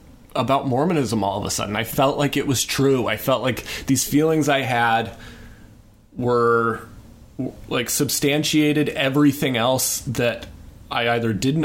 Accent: United States; As an American, you're just not completely used to just seeing boobs.

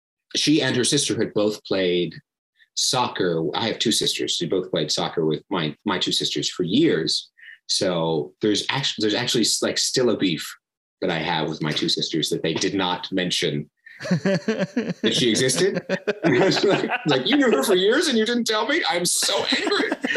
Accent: Balearic Islands, Spain; accent: Mallorcan; Actually, I have a Mallorquin education. You can hear it in my accent.

